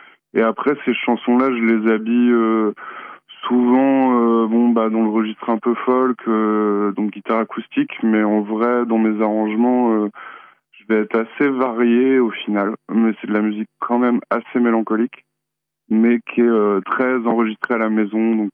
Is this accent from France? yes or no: yes; Lorient, Brittany, France; now in Le Mans, France; j'ai 36 ans. J'habite actuellement dans la ville du Mans, mais je suis d'originaire de Lorient.